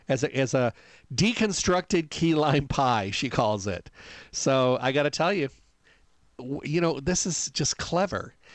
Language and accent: English; Midwest, United States; And I'm from the Midwest and we had blackberries.